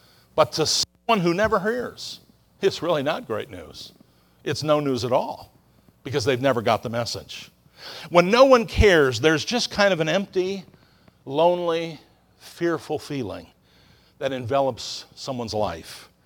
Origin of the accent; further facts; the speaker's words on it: Florida, United States; She said, where are you from? I said, well, I'm from Florida.